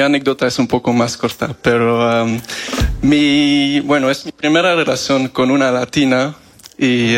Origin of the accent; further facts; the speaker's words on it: Belgium; Spanish is a second language; De Bélgica.